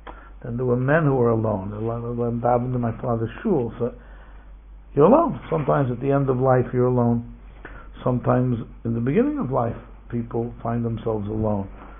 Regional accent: New York City, New York, United States; You know, I grew up on the Lower East Side.

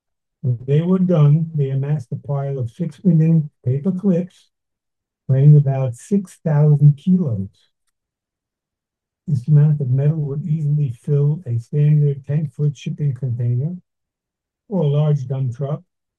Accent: New York City, New York, United States; I often joke that I was raised in Brooklyn, New York, in an area called Canarsie.

